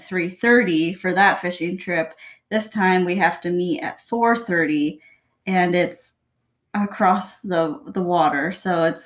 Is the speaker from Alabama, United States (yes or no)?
no; Port Angeles, Washington, United States; So we are from Port Angeles, which is near, I say it's like near Forks when it's like this